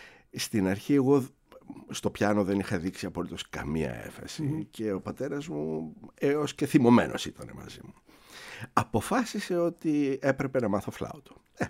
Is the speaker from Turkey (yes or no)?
no; Cyprus; now in Greece; Εγώ μεγάλωσα στην Μουσική Ακαδημία του πατέρα μου στην Κύπρο